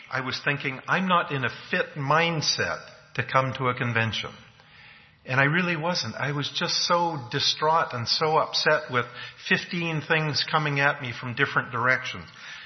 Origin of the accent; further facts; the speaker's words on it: Vancouver, British Columbia, Canada; I'm Canadian, I'm from that area. Vancouver, BC, other than Rio de Janeiro, is the most beautiful city on the face of the earth.